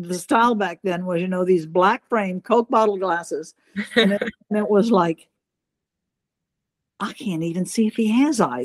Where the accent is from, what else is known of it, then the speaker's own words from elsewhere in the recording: Louisiana, United States; Okay. I grew up in South Louisiana